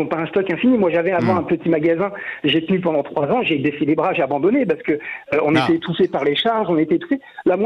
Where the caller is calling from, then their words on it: La Ville-du-Bois, Île-de-France, France; Alors, je viens de la ville du Bois, dans l'Essonne.